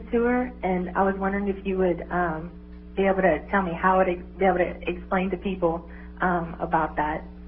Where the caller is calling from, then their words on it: Louisiana, United States; Louisiana.